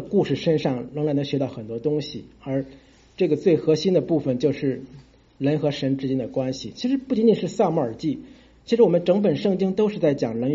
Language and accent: Chinese; China